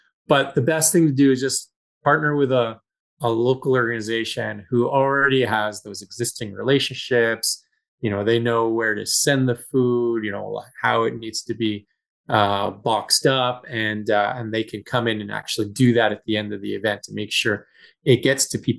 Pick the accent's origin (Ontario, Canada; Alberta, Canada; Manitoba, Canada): Alberta, Canada; Calgary; So, Calgary is my hometown.